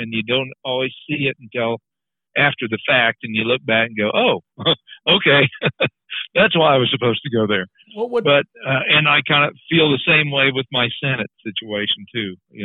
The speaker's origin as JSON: {"language": "English", "region": "Kansas", "country": "United States", "tie": "born or raised there", "said": "I think I grew up in Southeast Kansas in a rural community."}